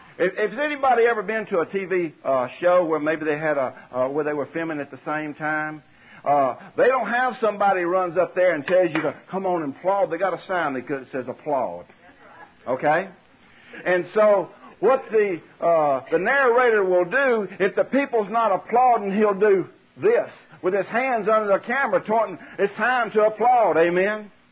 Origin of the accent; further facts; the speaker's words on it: Alabama, United States; born there; now in Louisiana, United States; Because, see, I was born in Alabama, but I got saved and delivered. And God sent me to Louisiana.